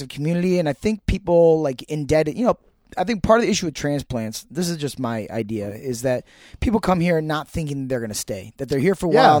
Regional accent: Midwest, United States; now in New York City, United States; I am a transplant, so I'll take the heat too, because I am from the Midwest

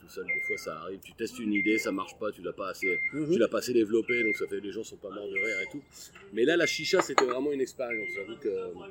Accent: Abbeville, Hauts-de-France, France; born there; Je suis né à Abbeville dans la Somme.

